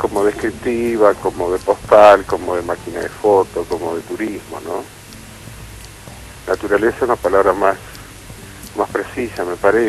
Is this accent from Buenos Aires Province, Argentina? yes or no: no; Concordia, Entre Ríos, Argentina; Estoy acá en Concordia, soy de Concordia.